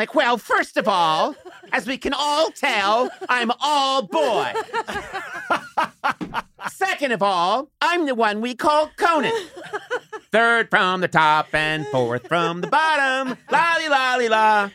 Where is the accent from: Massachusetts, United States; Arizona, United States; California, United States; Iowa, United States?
Massachusetts, United States; Boston; I am from Boston. But it's so funny because … I look the way they do. So many people think, so you're from Dublin. And I'm like, no, I grew up in Massachusetts